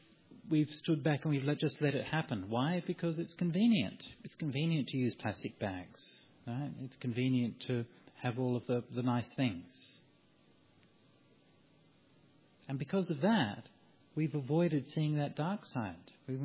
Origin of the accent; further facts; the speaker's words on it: Bundanoon, New South Wales, Australia; My hometown for many years, Bundanoon, was the first town in the world that banned plastic water bottles.